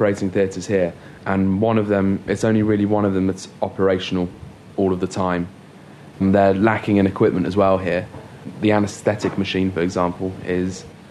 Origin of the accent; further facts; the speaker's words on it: Guernsey; I come from Guernsey. It's a small island off the coast of France, one of the Channel Islands. It's a British island.